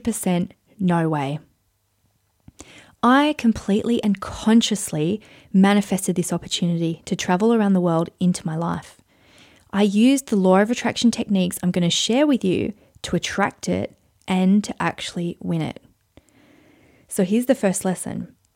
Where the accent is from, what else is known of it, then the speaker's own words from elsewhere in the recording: Queensland, Australia; finally we topped it all off in beautiful Queensland, Australia, my home country.